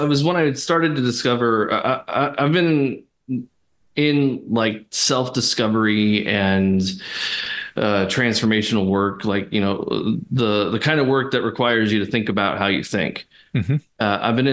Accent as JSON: {"language": "English", "region": "Hawaii", "country": "United States", "said": "I'm from Hawaii. That's where I was born. … doesn't really give it away that I'm from Hawaii."}